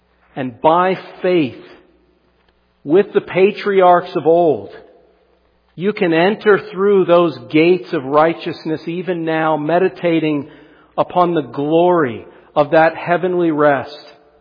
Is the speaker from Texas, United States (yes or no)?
no; Pennsylvania, United States; I love the city of Southfield. I love my hometown in Pennsylvania.